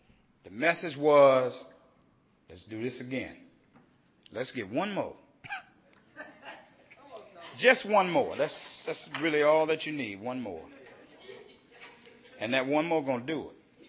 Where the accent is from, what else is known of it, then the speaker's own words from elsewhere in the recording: Washington, District of Columbia, United States; But anyway, I'm a crackhead from Southeast Washington, D.C.